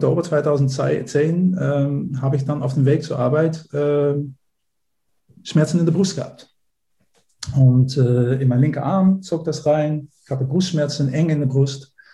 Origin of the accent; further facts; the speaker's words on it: Netherlands; German is a second language; moved away as an adult; now in Germany; Ich bin Niederländer, wie man vielleicht auch unschwer hören kann. Und ich bin vor 1995 bin ich nach Deutschland gekommen.